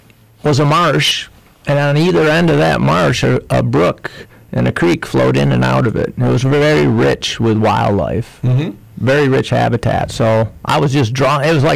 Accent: Vernon Center, New York, United States; I grew up in the Mohawk River Valley, Mohawk River Valley, upstate New York, very rural area, small town of a few hundred people, Vernon Center.

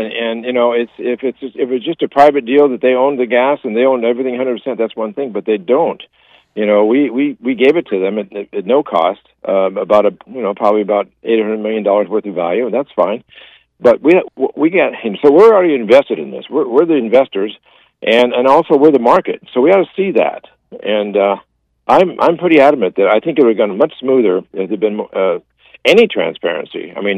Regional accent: Alaska, United States; born there; that's not the Alaska that I was born into here in St. Joseph's Hospital.

